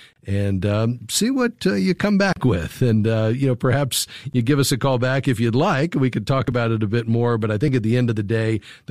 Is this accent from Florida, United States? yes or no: yes; Fort Lauderdale, Florida, United States; So I grew up in Fort Lauderdale, not too far from Coconut Creek